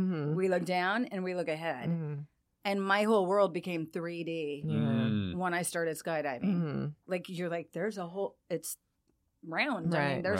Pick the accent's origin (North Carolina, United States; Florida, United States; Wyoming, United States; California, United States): California, United States; So I'm from California.